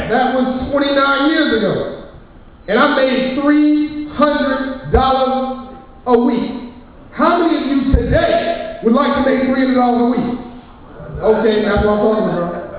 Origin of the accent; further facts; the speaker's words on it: Compton, California, United States; I grew up in Compton, California, and kids would ditch you or pass my house and go up the street to the liquor store to buy candy and be late for school.